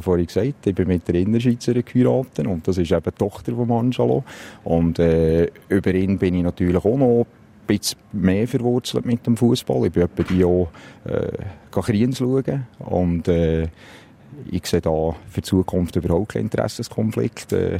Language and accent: German; Bern, Switzerland; Also, ich bin auf dem Bauernhof aufgewachsen, im Seeland. Und bin nach einer ins Berner Oberland, auf Steffisburg umgezogen.